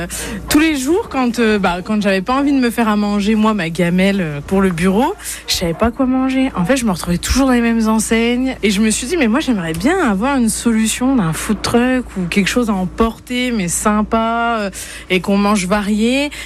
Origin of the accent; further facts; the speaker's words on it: Feilly, Grand Est, France; Alors, je viens de Feilly, un tout petit village vosgien.